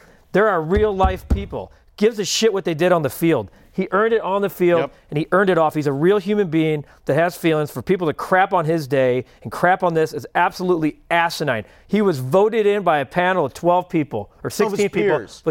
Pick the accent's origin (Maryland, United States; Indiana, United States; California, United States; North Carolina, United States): Indiana, United States; now in Chicago, United States; I grew up in Northwest Indiana, different. There's pockets of White Sox fans there. But I live on the northwest side of Chicago now.